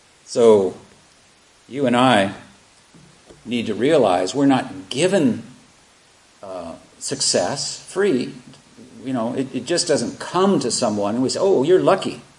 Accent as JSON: {"language": "English", "region": "the South", "country": "United States", "tie": "born or raised there", "said": "No, I grew up in the South. They burned crosses on my neighbor's lawn. My grandfather had a noose around his neck when I was age 5."}